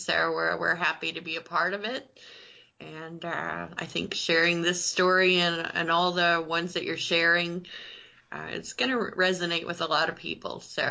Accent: Jellico, Tennessee, United States; I'm from Jellicoe, Tennessee. So yay for my hometown of Jellicoe.

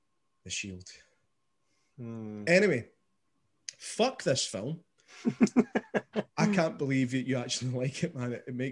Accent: Scotland, United Kingdom; Because I'm a Scottish guy

